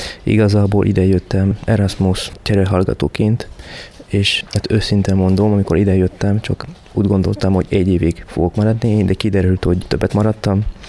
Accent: southern France, France; born there; accent: southern French; Hungarian is a second language; Szoktam hangsúlyozni, hogy milyen több kultúra Franciaország, és hogy nem ügyem, mert én például déli vagyok, Dél-Franciaországban születtem, a tájszólásom teljesen más, nagyon erős

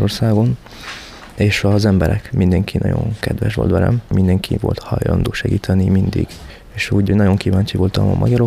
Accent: southern France, France; born there; accent: southern French; Hungarian is a second language; Szoktam hangsúlyozni, hogy milyen több kultúra Franciaország, és hogy nem ügyem, mert én például déli vagyok, Dél-Franciaországban születtem, a tájszólásom teljesen más, nagyon erős

